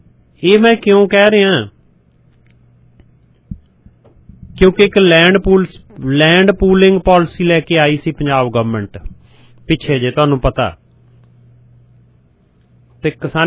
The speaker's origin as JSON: {"language": "Punjabi", "region": "Punjab", "country": "India", "tie": "born there", "said": "ਅਸੀਂ ਤਾਂ ਉੱਥੇ ਜੰਮੇ ਆ, ਇਸ ਕਰਕੇ ਆਪਾਂ ਪੰਜਾਬ ਨਾਲ ਇਮੋਸ਼ਨਲੀ ਅਟੈਚਡ ਆ"}